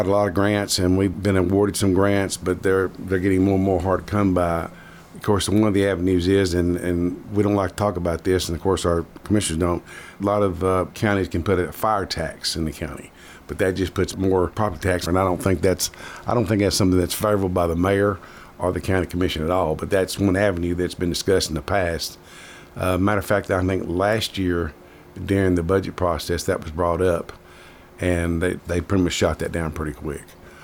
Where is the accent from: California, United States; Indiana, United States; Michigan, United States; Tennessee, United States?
Tennessee, United States; Murfreesboro; And back when I was growing up in Murfreesboro, I knew where every high school was, every road was, every business was